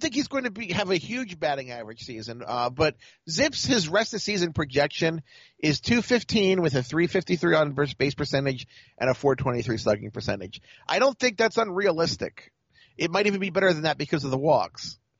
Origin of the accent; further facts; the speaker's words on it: Baltimore, Maryland, United States; since I played on the East, I'm from Baltimore, that all the good athletes played lacrosse